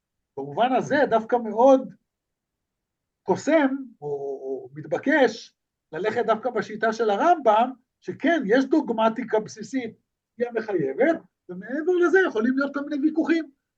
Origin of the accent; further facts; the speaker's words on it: Haifa, Haifa District, Israel; מכירים בחיפה, אני חיפאי.